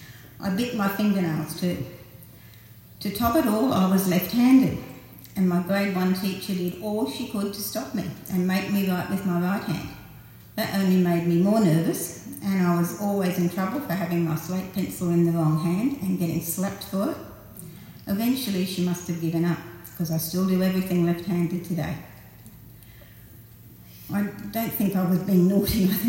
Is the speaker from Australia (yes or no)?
yes; Nambour, Queensland, Australia; born there; I was born in Nambour in 1948